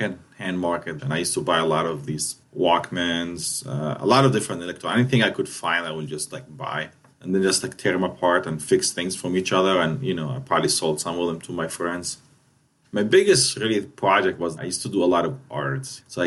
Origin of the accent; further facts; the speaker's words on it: Palestine; now in United States; I tell people I'm from Palestine. They're just, sometimes they think it's just another state in the United States.